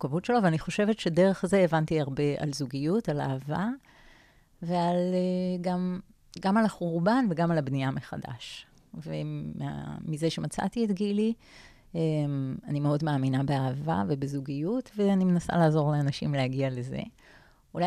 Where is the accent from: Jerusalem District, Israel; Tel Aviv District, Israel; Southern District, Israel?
Tel Aviv District, Israel; Givatayim; וכך נולדתי. גדלתי בגבעתיים.